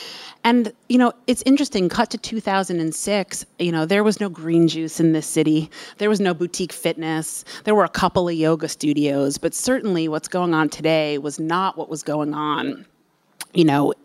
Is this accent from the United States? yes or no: yes; New York, United States; I grew up in Westchester, New York.